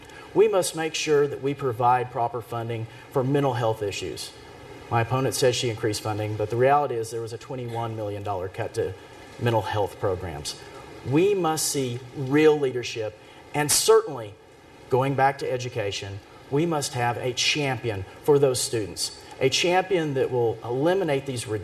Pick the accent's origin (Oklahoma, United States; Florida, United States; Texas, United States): Oklahoma, United States; Rush Springs; We had a meeting in my hometown of Rush Springs.